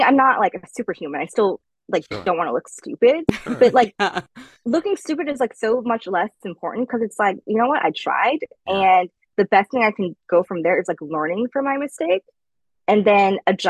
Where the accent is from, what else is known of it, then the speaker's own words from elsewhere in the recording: United States; And then, I mean, honestly, culturally, because I'm Chinese American, like, there is a cultural thing there as well.